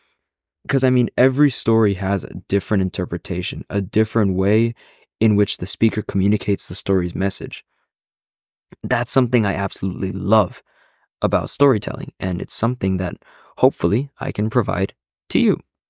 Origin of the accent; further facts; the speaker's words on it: Florida, United States; I'm a high schooler. I'm from Florida, and I am a lover of stories.